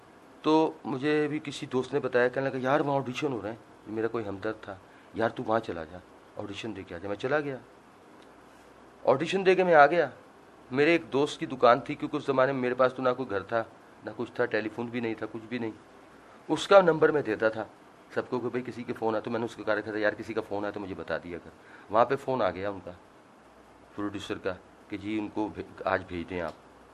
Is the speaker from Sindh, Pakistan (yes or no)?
yes; Hyderabad, Sindh, Pakistan; born there; میری پیدائش حیدرآباد سندھ سے ہے. حیدرآباد سندھ میں پیدا ہوا. میں ایک غریب گھرانے سے تعلق رکھتا ہوں.